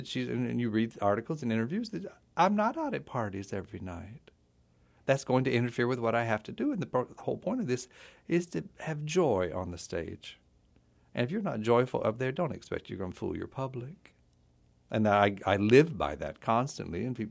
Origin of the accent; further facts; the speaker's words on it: Pensacola, Florida, United States; Pretty much overwhelming that I heard of her growing up in Pensacola, Florida